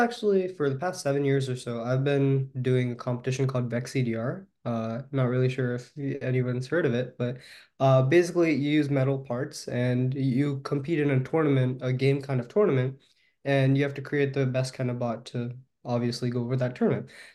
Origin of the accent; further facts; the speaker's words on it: Redmond, Washington, United States; I'm actually from Redmond, Washington. And right now I'm a current 12th grader.